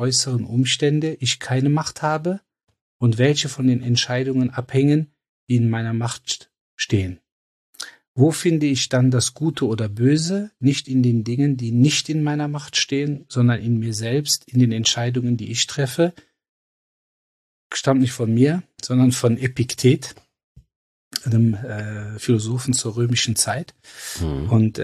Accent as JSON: {"language": "German", "town": "Cologne", "region": "North Rhine-Westphalia", "country": "Germany", "said": "du weißt ja, ich komme aus Köln."}